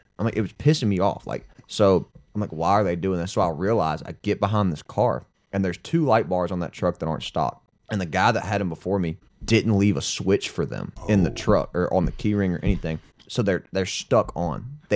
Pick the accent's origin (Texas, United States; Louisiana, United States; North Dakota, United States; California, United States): Louisiana, United States; Baton Rouge; born there; I was born in Baton Rouge, but we live outside of Baton Rouge.